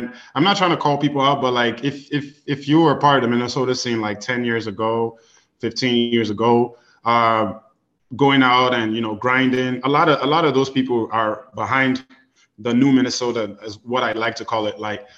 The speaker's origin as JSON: {"language": "English", "country": "Nigeria", "said": "And I said, I'm from Nigeria."}